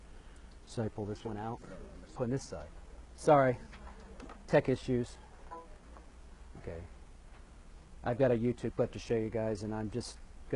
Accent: Bexley, Ohio, United States; And like I said, for me, growing up in Bexley, most of my Jewish friends were not religious.

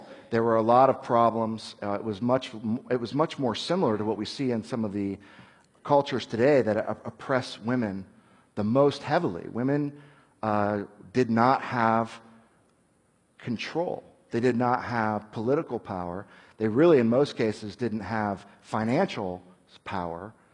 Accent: Scotland, United Kingdom; I'm a Scotsman, and the trouble with Scotland is it's full of Scots.

